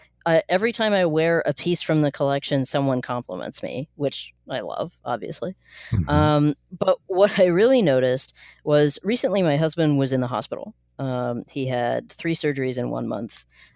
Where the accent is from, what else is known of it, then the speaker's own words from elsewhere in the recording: Washington, United States; I grew up outside of Seattle, and everyone there wore Eddie Bauer because it was a local company and stuff.